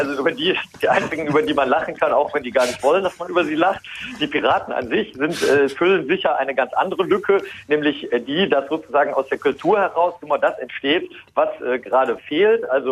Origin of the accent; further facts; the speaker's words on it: Cologne, North Rhine-Westphalia, Germany; da ich als Kölner eben Ministerpräsident werde